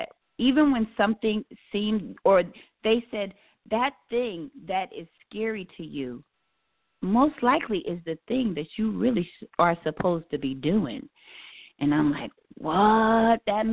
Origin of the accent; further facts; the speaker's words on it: New Jersey, United States; I'm from Jersey. Shout out to Jersey.